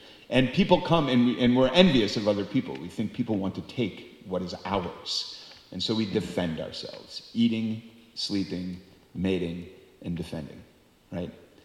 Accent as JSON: {"language": "English", "town": "Boston", "region": "Massachusetts", "country": "United States", "tie": "born or raised there", "said": "I grew up in Boston, and I drove to New York many times."}